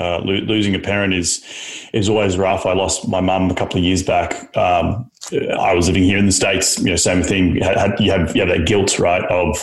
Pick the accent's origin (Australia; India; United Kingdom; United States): Australia; accent: Australian; Because of me, because of my accent.